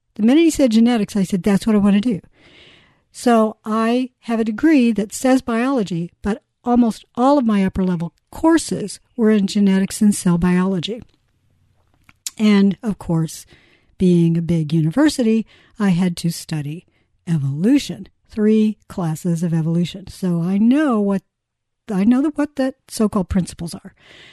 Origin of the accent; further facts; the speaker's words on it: Indiana, United States; So I went back home to my home state of Indiana.